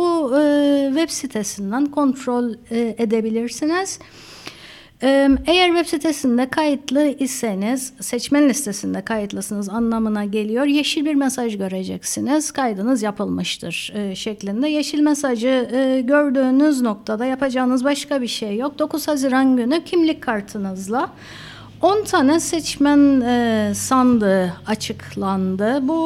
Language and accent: Turkish; Cyprus; Artık bir Avrupalı'ya Kıbrıslıyım dediğimde bana Yunanca konuşmaya başlama olasılığı diyeyim düştü.